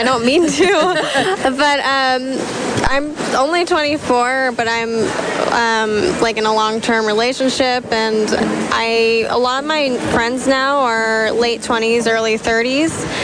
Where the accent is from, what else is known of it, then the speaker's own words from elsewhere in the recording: East Coast, United States; I'm from the East Coast, and right. there they definitely want you to be older.